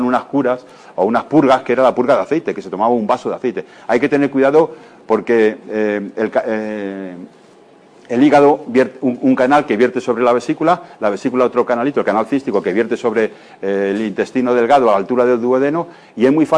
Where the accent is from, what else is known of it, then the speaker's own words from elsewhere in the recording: Castile and León, Spain; me acuerdo que en mi pueblo, uno que es de pueblo y de Segovia